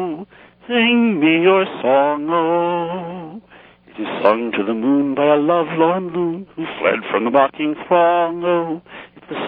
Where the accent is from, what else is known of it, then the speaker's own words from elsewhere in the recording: New York, United States; No, I'm a New Yorker. My father was a Frenchman.